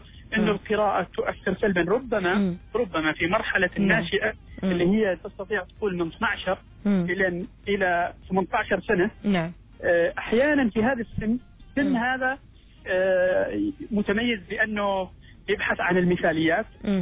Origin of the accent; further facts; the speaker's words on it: Oman; بعض الأمهات عندنا في عمان مثلا